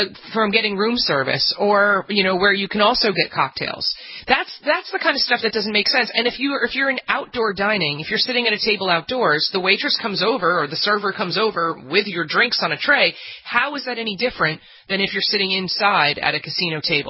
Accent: New Jersey, United States; I had never been to Atlantic City before, which is hilarious since I grew up in the Jersey Shore, but never went, not a gambler.

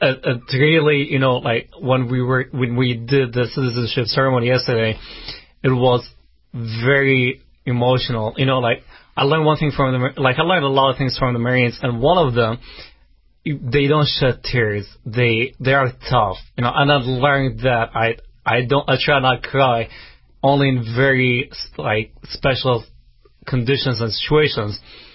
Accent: Baghdad, Baghdad Governorate, Iraq; moved away as an adult; now in United States; I was born in Iraq in Baghdad. I lived my whole life. I didn't move here until I was 24.

